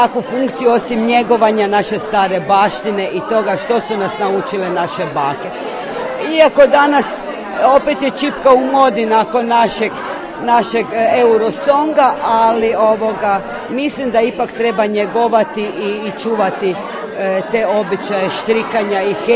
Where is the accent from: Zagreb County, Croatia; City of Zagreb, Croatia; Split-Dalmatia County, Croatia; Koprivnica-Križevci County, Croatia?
Koprivnica-Križevci County, Croatia; Đurđevac; Ja sam iz Đurđevca, građanska obitelj